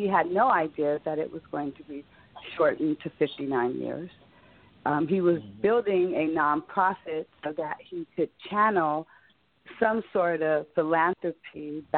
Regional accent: Los Angeles, California, United States; I'm not from the Bay. I'm from L.A.

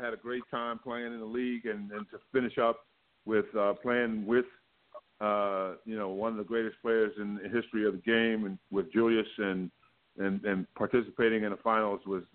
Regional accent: Philadelphia, Pennsylvania, United States; But then to get traded to Philadelphia, which was my home team, but was also my hometown

